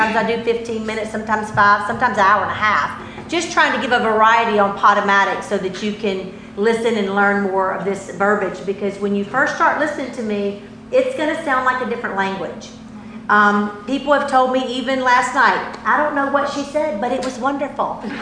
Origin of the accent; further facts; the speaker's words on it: the South, United States; Because I'm from the South and we do that. We say ain't and acts and fits in them.